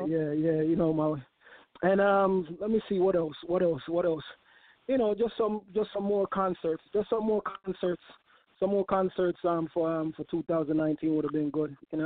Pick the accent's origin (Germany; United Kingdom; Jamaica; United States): Jamaica; I grew up in Backbush, Mountain View.